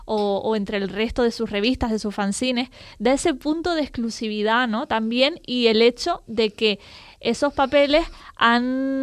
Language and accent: Spanish; Colombia; en torno a todo esto de la identidad migrante, como colombiana y demás